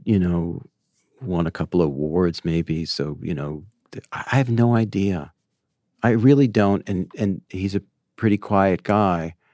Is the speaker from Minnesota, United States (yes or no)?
no; New York, United States; You know, I'm a New Yorker. I love New York.